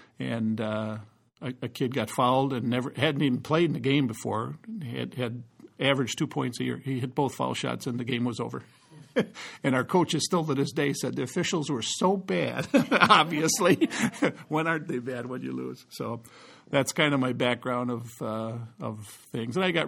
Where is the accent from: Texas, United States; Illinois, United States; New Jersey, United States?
Illinois, United States; Mount Prospect; I'm from Illinois and played in Mount Prospect, Illinois, and it was an interesting situation.